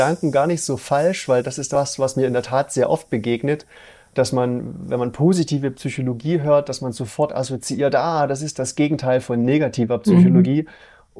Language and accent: German; Dresden, Saxony, Germany; Ich komme aus Dresden, ich lebe da.